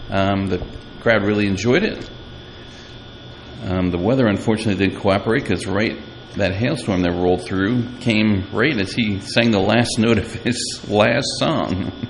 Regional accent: United States; I'm an American, I don't care about global warming.

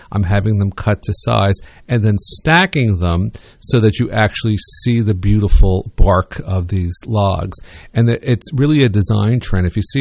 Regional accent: New Brunswick, Canada; I remember when I was growing up in New Brunswick, on the first floor of our house, there was a built-in kind of coat rack with wainscoting all stained dark.

